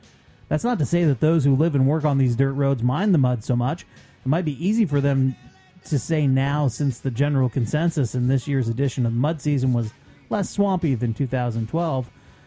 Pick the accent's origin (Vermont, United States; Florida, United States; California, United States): Vermont, United States; Small town news this week from my home state of Vermont.